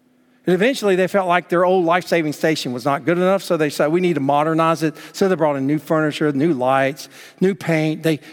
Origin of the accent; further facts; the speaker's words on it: Greensboro, North Carolina, United States; When I grew up in Greensboro, my church was one of the most strongest churches in that city.